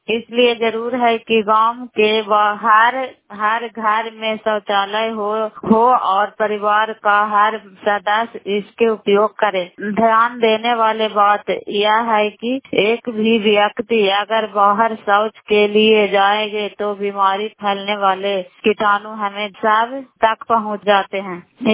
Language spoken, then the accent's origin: Hindi; Bairiyan, Bihar, India; नालंदा जिला कराई ब्लॉक मुकरौता पंचायत ग्राम बैरिजन की निवासी हूँ और अभी गवासपुर गांव में आई हुई हूँ।